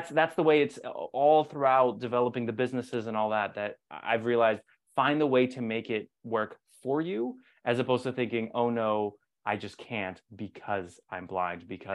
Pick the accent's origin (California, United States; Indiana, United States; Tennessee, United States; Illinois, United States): Tennessee, United States; Nashville; and I grew up in Nashville, I went to school in Nashville.